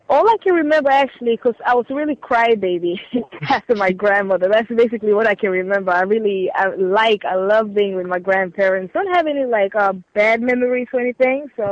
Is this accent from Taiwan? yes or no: no; Kenya; now in Norway; I am a female MC based in Norway, born in Kenya. I'm Kenyan.